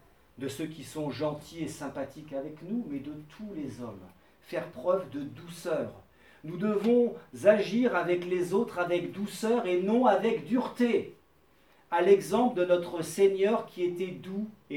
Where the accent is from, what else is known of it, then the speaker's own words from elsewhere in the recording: France; Puis comme on est des Français, on va se réjouir de bien manger aussi.